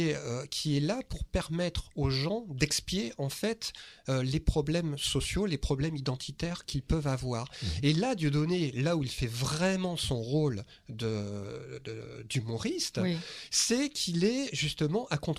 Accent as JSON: {"language": "French", "country": "France", "said": "vu que je suis français et qu'on a un humoriste en France qui a beaucoup de succès"}